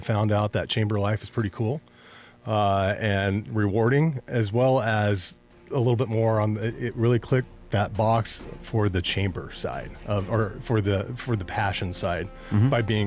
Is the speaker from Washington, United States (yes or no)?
yes; Pasco, Washington, United States; being born and raised in Pasco, and just kind of, if you want to say, one of the older families in Pasco